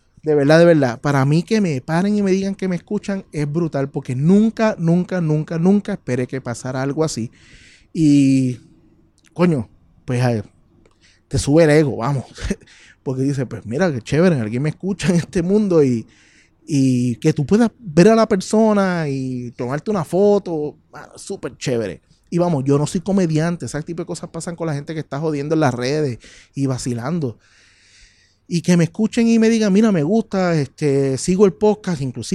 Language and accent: Spanish; Puerto Rico; tienen que estar escuchándome en mi tierra, ¿verdad? Es Puerto Rico.